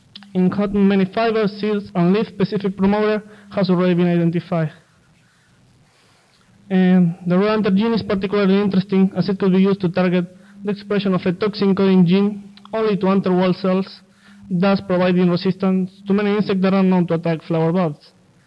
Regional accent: Rosario, Santa Fe, Argentina; I'm from Rosario, Santa Fe, Argentina. So I came, I arrived at Villa Arcanza the 30th of July of 2007.

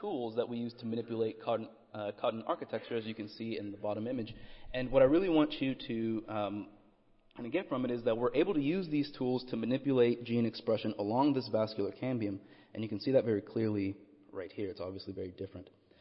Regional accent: Texas, United States; And we're from Texas, and Texas grows a lot of cotton.

